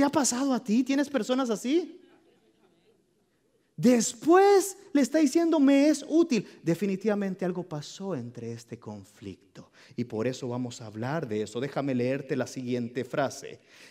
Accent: El Salvador; Yo soy del Salvador, pero los tacos llegaron a ser parte mía también.

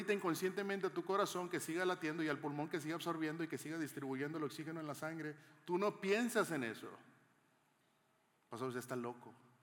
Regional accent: Monterrey, Nuevo León, Mexico; Hashtag soy de Monterrey, ¿no?

